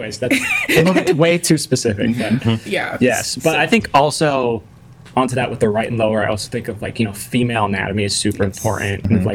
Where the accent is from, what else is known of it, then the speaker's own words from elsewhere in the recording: California, United States; also from Southern California, also an M3.